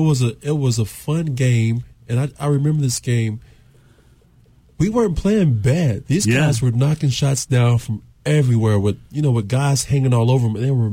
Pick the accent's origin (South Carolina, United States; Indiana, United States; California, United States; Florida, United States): Indiana, United States; Evansville; I grew up in Evansville, Indiana, right on the border of Kentucky.